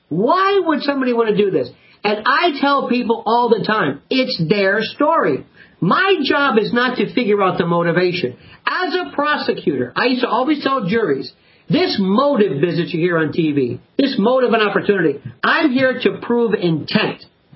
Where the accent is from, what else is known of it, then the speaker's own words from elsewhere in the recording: Tampa, Florida, United States; Tampa's my hometown.